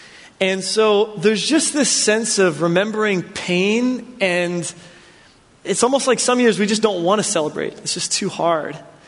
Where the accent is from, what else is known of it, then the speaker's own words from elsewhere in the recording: New Jersey, United States; I come from New Jersey, and for my family, this is actually a really weird time of the year.